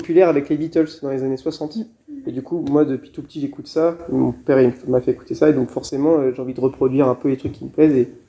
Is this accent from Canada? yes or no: no; Saint-Nazaire, Pays de la Loire, France; now in Tours, France; ils restaient dans ma ville natale, à Saint-Nazaire.